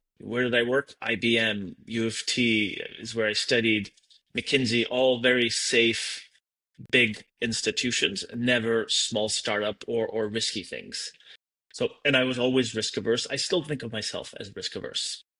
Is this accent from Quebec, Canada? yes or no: no; Toronto, Ontario, Canada; I grew up in Toronto, so I knew a lot about the Canada. I worked in the US, I worked in the UK.